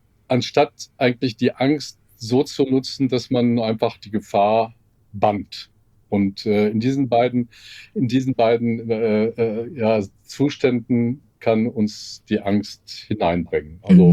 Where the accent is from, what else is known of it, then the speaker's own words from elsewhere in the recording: Bochum, North Rhine-Westphalia, Germany; Ja, ich komme aus Bochum und ich lebe hier in Bochum